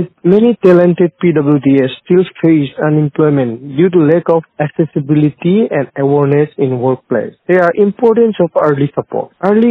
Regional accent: Dimapur, Nagaland, India; I am from Dimapur, Nagaland.

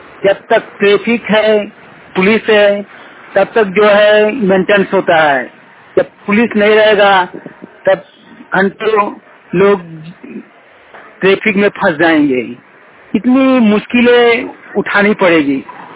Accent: Kasmar, Jharkhand, India; now in Bengaluru, India; ग्राम कसमार चट्टी, block Kasmar, panchayat Kasmar, जिला बोकारो, राज्य झारखंड का निवासी हूँ। मैं अभी बेंगलोर सिटी पर दिहाड़ी मजदूरी करने आया हूँ

